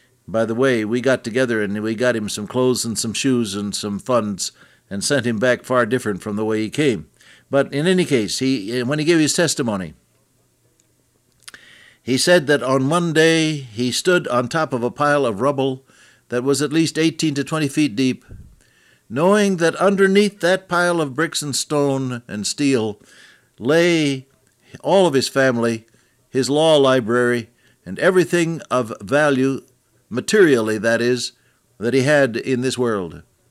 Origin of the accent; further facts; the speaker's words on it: Santa Clara, California, United States; born there; It was out in the front yard of a house in California, where I was born. I was born in Santa Clara, California. Did you know that? I'm a native son.